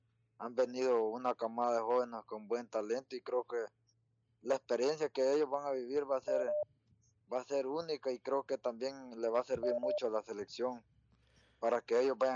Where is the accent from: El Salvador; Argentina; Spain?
El Salvador; Nosotros como salvadoreños lo sentimos orgullosos de representar a nuestro país